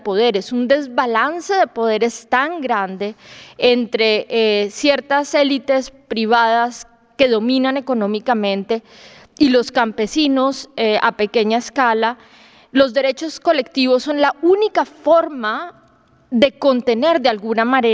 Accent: Colombia; Yo soy colombiana de origen

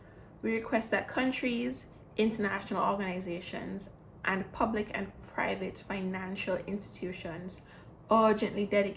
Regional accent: St. Vincent & Grenadines; I am from St. Vincent and the Grenadines, the gem of the Antilles.

